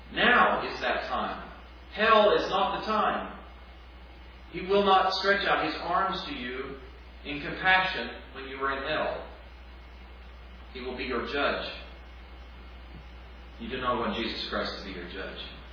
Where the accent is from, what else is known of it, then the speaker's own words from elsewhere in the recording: United States; born there; But it wasn't my choice to be born in America.